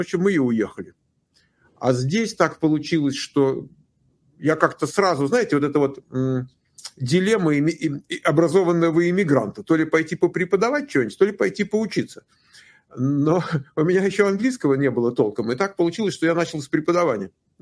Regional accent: Moscow, Russia; moved away; Я родился в Москве, вырос, учился в хорошей физмат-школе.

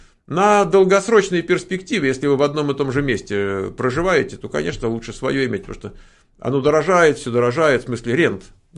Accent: Kyiv, Kyiv City, Ukraine; Я из Киева

